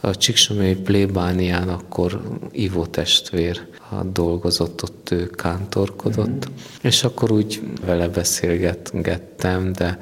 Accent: Brașov, Brașov County, Romania; Brassóból, a városból származok, igen.

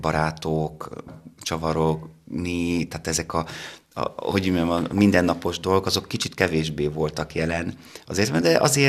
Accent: Vác, Pest, Hungary; also born or lived in abroad; Ugye Vácot születtem, tehát ezt nehéz megváltoztatni, és ezért alapvetően egyfajta kötődésem van Váchoz. A későbbiekben pedig, ugye nagyon sokat éltem külföldön, úgy döntöttem, immár szabad akaratomból, hogy Vácot fogok élni is.

